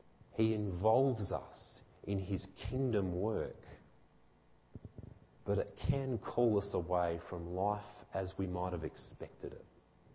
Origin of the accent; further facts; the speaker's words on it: Australia; I think generally, as an Australian, you have to do something to win that privilege.